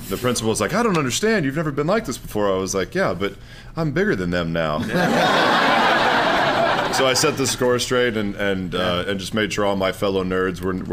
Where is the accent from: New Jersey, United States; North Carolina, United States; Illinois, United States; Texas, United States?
Texas, United States; Yeah, I'm from Texas. We take it for granted.